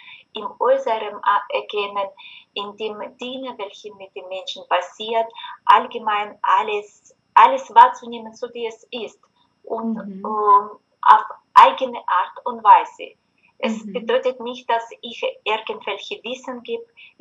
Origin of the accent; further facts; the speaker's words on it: Russia; German is a second language; ich komme aus Russland.